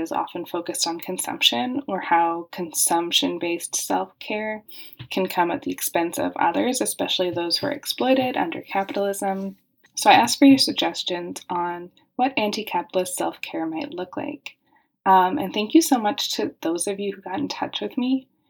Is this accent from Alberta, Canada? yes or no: yes; Calgary, Alberta, Canada; I grew up going to libraries all the time, whenever I could, whether I was in Calgary where I grew up or in Toronto visiting my family